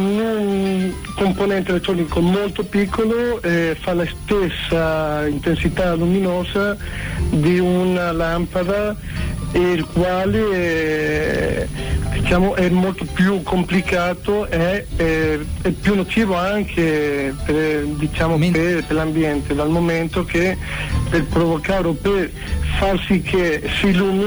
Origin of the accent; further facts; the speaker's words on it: Spain; Italian is a second language; now in Modena, Italy; Allora, io sono spagnolo, ma sono fincato qua in Italia ormai da 15 anni. Esattamente a Modena.